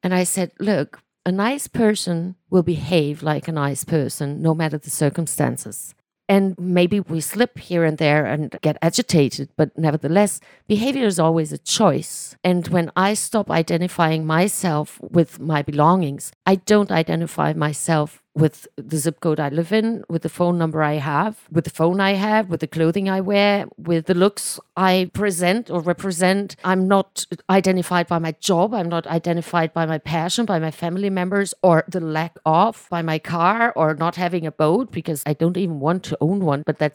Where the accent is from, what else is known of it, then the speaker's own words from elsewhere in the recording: Germany; I was born and raised in Germany. My mother was German. My father was Hungarian. They fell in love in the south of Germany at Lake Constance